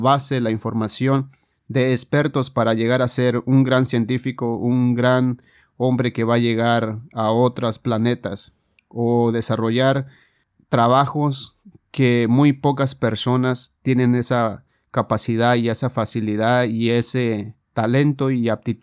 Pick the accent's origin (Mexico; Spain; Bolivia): Mexico; como yo mexicano, siempre escuchamos que la práctica hace el maestro